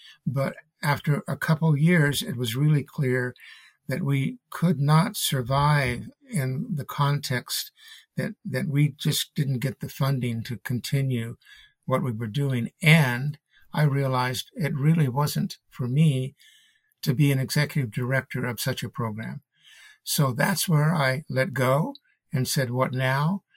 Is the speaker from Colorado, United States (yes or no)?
yes; Colorado, United States; born there; knew that I wanted to finish the last chapters of my life in the mountains, where my soul, because I was born in Colorado, and where my soul was so fed.